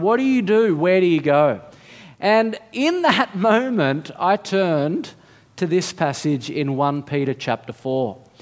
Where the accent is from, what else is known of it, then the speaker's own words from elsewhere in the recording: Australia; born there; I'm an Aussie, I was born here